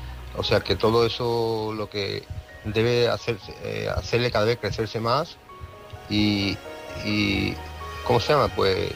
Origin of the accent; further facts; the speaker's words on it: Seville, Andalusia, Spain; now in Santiago de Cuba, Cuba; soy de Sevilla, pero actualmente estoy en Santiago de Cuba